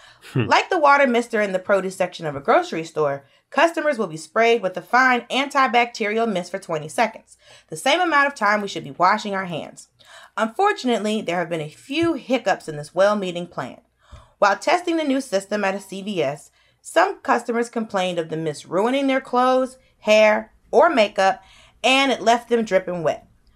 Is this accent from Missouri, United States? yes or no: no; Georgia, United States; I'm from Georgia, and I go to Alabama all the time, so that's why I was like...